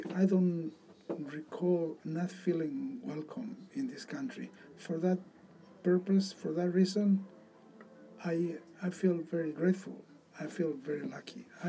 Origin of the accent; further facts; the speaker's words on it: Mexico City, Mexico; now in United States; Well, I came from Mexico City. That's where I was born and raised. And I was very excited to come to the US of A as a young man, a young person.